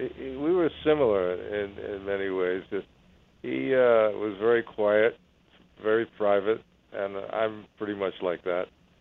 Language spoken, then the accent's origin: English; New York City, New York, United States; now in California, United States; I'm from New York City. And I did a lot of stage work in New York City